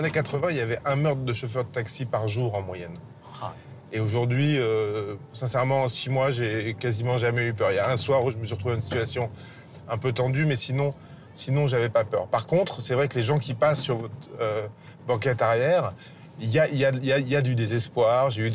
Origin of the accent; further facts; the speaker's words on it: France; je suis réalisateur, je suis français, je suis... voilà, privilégié et tout ça.